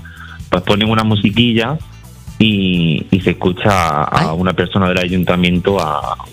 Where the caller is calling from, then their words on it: Válor, Andalusia, Spain; te llamo desde Valor, que es un pueblo de la Alpujarra de Granada.